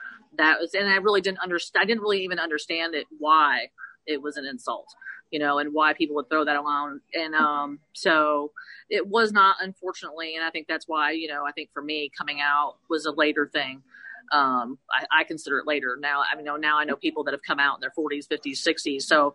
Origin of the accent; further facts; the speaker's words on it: Lexington, Kentucky, United States; I grew up in Lexington, Kentucky from the age of 14 on. And went to middle school here at Jesse Clark and attended Lafayette High School.